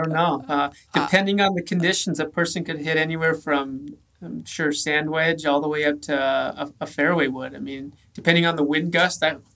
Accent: Santa Fe, New Mexico, United States; So I grew up in Santa Fe. I grew up playing the Santa Fe Country Club, a small semi-private club.

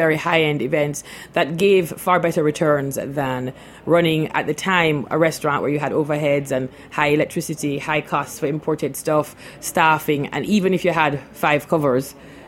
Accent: Jamaica; also born or lived in Canada; And so we're from Jamaica. We grew up there. We went to university in Canada. We both

